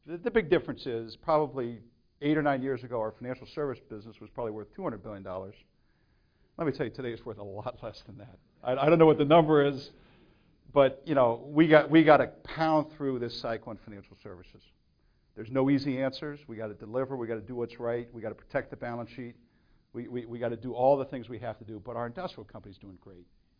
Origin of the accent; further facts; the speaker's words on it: United States; Now, I'm also an American, right? I play for the home team.